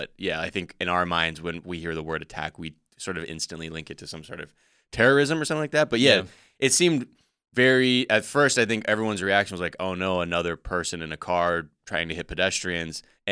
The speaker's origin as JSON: {"language": "English", "country": "United States", "said": "Because I'm from America, where never seen restraint from police."}